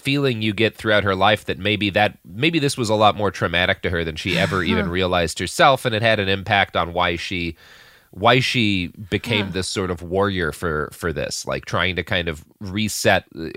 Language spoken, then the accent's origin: English; St. Louis, Missouri, United States; born there; I was born in St. Louis, too.